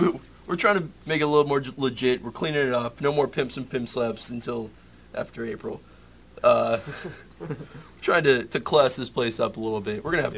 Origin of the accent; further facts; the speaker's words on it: South Carolina, United States; And we're from South Carolina.